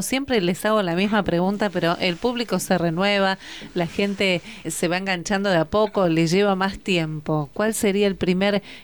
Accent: Patagonia, Argentina; ya somos patagónicos

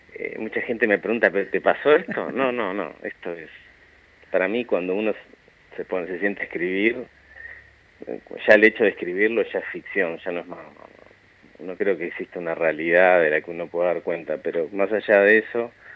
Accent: Sierra Grande, Río Negro, Argentina; moved away as an adult; yo nací y me crié en Sierra Grande, viví hasta los 18 años

